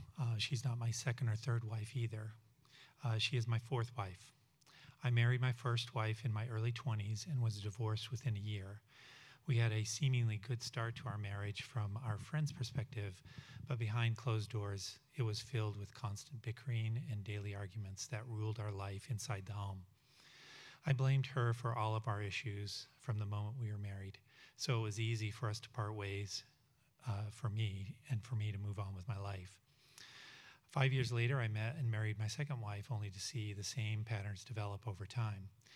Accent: Denver, Colorado, United States; I was raised in the Denver, Colorado area, and I'm the oldest of three with two younger sisters.

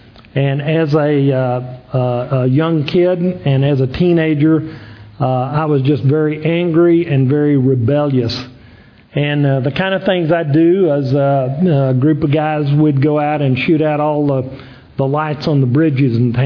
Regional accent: Texas, United States; I grew up in West Texas as an only child in a very dysfunctional family.

